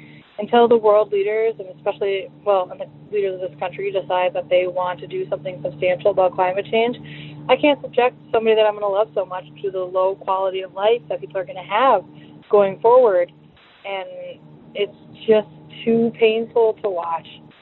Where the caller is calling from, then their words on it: Montevideo, Minnesota, United States; I'm from Montevideo, Minnesota